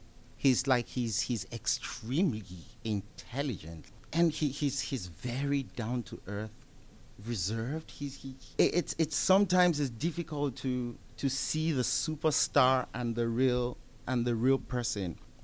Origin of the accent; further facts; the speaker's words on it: Nigeria; I'm from Nigeria.